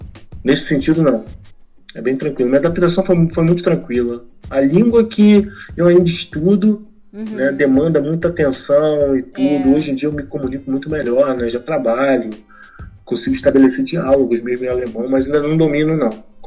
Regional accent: Rio de Janeiro, Brazil; eu morei no Rio, né, cara? Eu nasci no Rio, morei a maior parte da minha vida no Rio de Janeiro

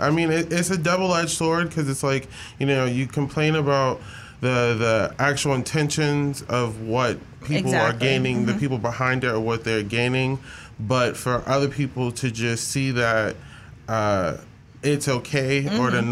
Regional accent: New York, United States; like me growing up in New York, and I grew up in the hood

